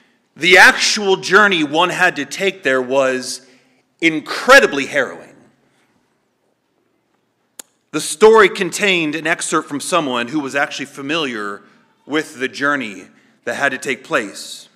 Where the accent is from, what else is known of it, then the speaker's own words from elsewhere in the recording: Pennsylvania, United States; born there; and I was born in Pennsylvania.